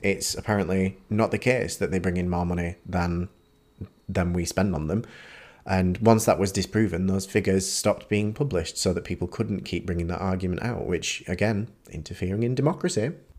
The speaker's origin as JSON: {"language": "English", "country": "United Kingdom", "said": "But the problem is that there's a level of weird indoctrination that comes with being British."}